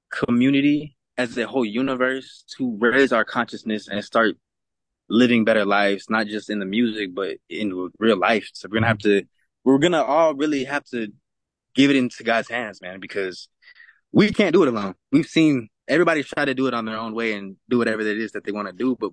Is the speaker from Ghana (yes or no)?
no; Alamogordo, New Mexico, United States; now in Los Angeles, United States; I actually did my first show in my hometown of Alamogordo. I went back home. It's like a small town of like 30,000 people. That's where I was raised and everything.